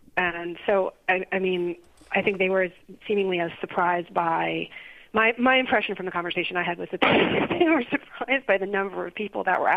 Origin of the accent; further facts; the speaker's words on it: New York, United States; and I'm not a Bostonian. I'm a New Yorker, so I can't.